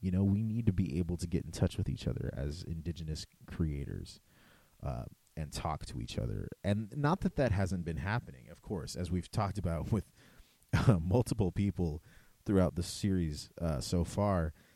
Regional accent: Eagle Butte, South Dakota, United States; However, I come from Eagle Butte, South Dakota. I come from a very, very small town where there is a lot of musicians.

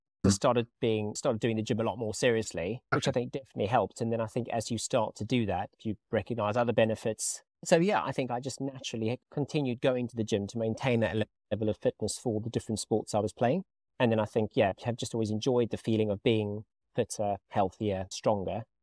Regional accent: South Africa; Look, for those who don't know, I grew up in South Africa. I had the benefit of running, swimming, playing sport every day of the week. I had the benefit of good weather.

